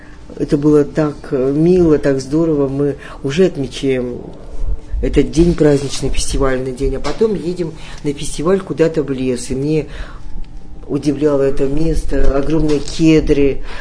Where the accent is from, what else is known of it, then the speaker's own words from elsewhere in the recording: Ural, Russia; Мы говорим, мы с Урала, с гордостью говорили, мы с Урала.